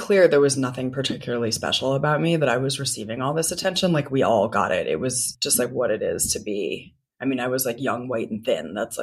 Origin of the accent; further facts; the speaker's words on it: Manhattan, New York, United States; And then, you know, I grew up in Manhattan, so there's like a lot of fun trouble to get into.